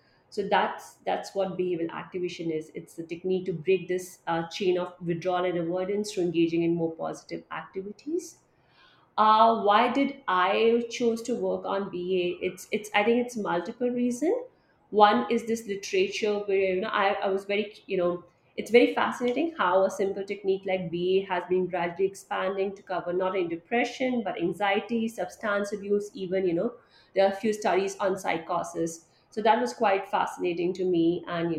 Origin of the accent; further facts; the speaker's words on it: India; I am from India